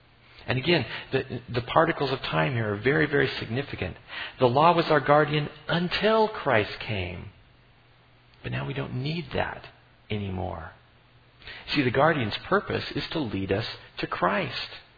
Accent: United States; I love being an American. I love being American.

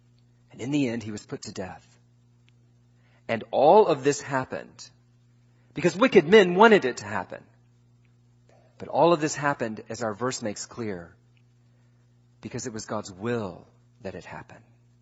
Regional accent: United States; This is something I think is very difficult for us as American Christians to get our heads around

